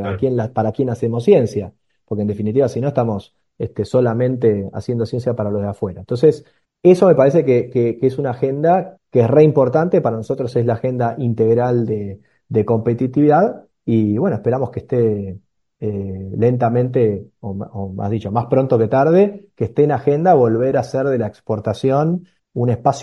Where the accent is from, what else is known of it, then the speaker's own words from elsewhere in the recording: Buenos Aires, Argentina; now in Córdoba, Argentina; yo como vos sabés soy muy porteño